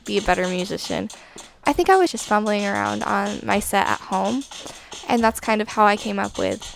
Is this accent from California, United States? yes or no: no; Peacham, Vermont, United States; I'm currently in 10th grade, and I'm from Peacham, Vermont.